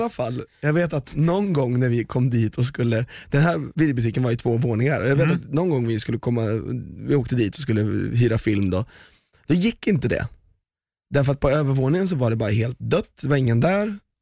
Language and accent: Swedish; Valdemarsvik, Östergötland, Sweden; jag är uppväxt i Valmarsvik och där hade vi en videobutik med hyrfilmer